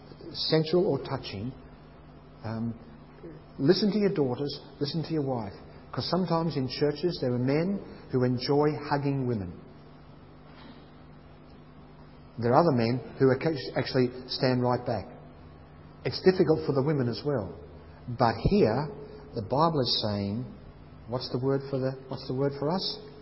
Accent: Mascot, New South Wales, Australia; I grew up in South Sydney, Mascot.

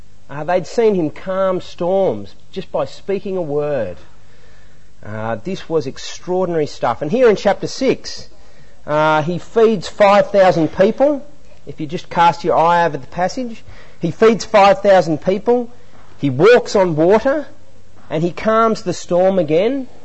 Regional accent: Queanbeyan, New South Wales, Australia; Queanbeyan Olympic Pool, at my hometown in Queanbeyan

